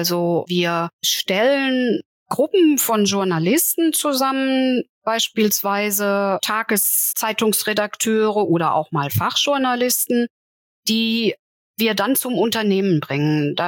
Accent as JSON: {"language": "German", "region": "Saarland", "country": "Germany", "said": "Vielleicht auch, weil ich als Saarländerin sehr nah an Frankreich war"}